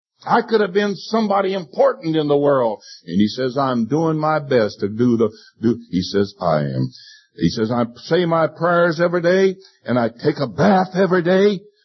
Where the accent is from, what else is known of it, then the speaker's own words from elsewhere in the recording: North Carolina, United States; I says, I'm from North Carolina. Well, what nationality are you? Well, I'm a U.S. citizen. Well, he's wanting me to tell him I'm an American Indian, and I did.